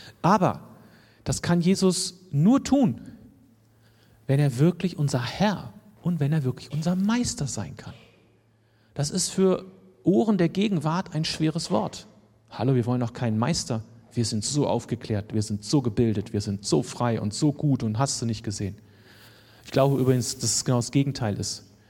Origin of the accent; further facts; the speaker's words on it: Lower Saxony, Germany; Und das ist ja auch in der Ecke, wo ich aufgewachsen bin. So Braunschweiger Region, irgendwie Göttingen und so irgendwie südliches Niedersachsen, so ungefähr.